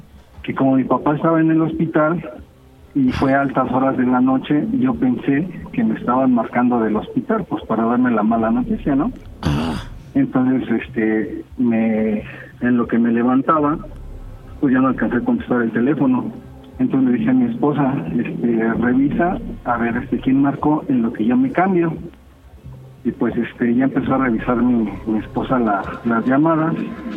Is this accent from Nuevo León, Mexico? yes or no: no; Atizapán, State of Mexico, Mexico; Y Atizapán.